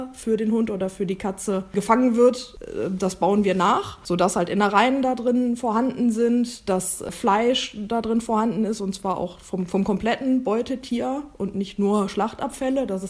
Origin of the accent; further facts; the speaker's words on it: Remscheid, North Rhine-Westphalia, Germany; ich komme aus Remscheid